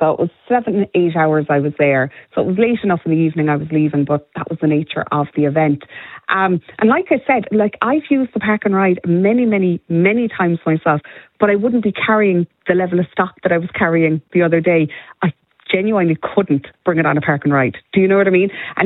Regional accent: Munster, Ireland; Like, when you think, I'm from County Clare

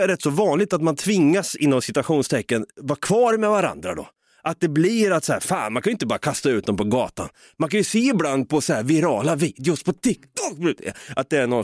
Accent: Sweden; jag tror vi är så jävla svenska när man går igenom ett breakup och så har man ingenstans att bo. Vi är så svenskar

